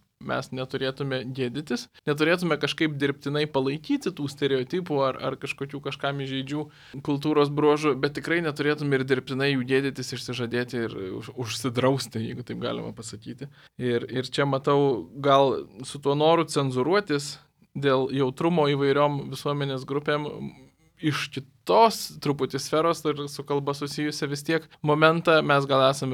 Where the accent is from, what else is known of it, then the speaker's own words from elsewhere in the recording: Vilnius, Vilnius County, Lithuania; Aš augau jau nepriklausomybę kūrusioje Lietuvoje, Vilniuje. Ir mes irgi turėjom labiau rusakalbius, labiau lietuviškai kalbančius kiemus. Aš, pavyzdžiui, nepramokau rusų kalbos. Manau labiausiai todėl, kad užaugau lietuviškai kalbančiam kieme.